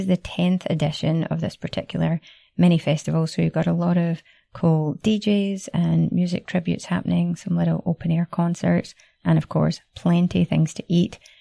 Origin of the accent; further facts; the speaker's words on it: Scotland, United Kingdom; accent: Scottish; now in Barcelona, Spain; Time to work on refining my accent, which I have immediately had to soften down again since I got back to be understandable. But yeah, really nice. Got a chance to see some family, see some friends, enjoy some Scottish delicacies